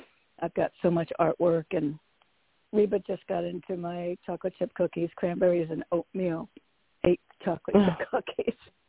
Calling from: Connecticut, United States; from Connecticut.

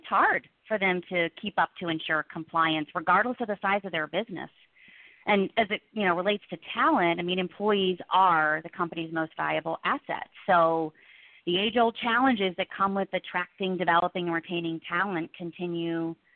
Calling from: Richmond, Virginia, United States; In fact, I'm calling in from Richmond, Virginia today.

